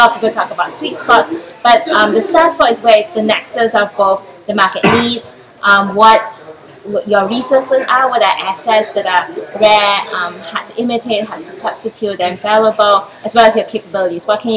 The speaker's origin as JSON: {"language": "English", "country": "Malaysia", "said": "I'm from Malaysia"}